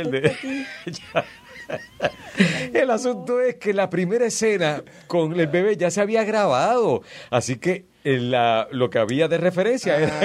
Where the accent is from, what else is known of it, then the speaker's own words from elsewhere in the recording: Mayagüez, Puerto Rico; por lo menos en el campo, en Mayagüez, de donde yo vengo.